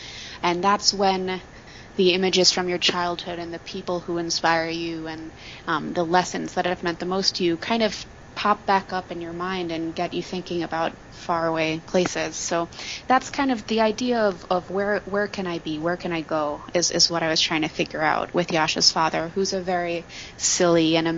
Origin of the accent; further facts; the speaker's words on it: Manhattan, New York, United States; I am from Manhattan and I went to Norway